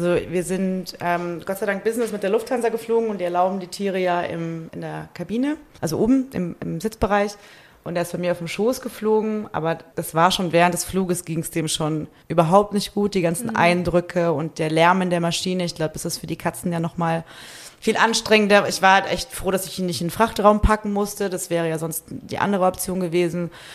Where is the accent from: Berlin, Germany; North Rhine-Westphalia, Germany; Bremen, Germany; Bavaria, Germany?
Bavaria, Germany; Munich; Das ist meine Heimatstadt